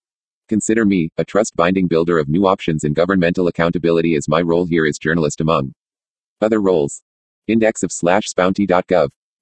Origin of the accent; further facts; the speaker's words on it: San Bernardino, California, United States; born there; I was born on September 1, 1965 in San Bernardino, CA.